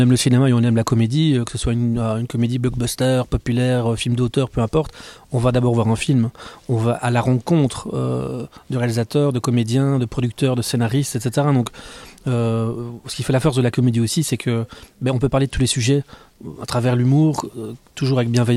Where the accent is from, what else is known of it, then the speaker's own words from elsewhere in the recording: Liège, Wallonia, Belgium; moi je suis un liégeois, donc je suis amoureux de ma ville, j'ai tourné tous mes courts-métrages ici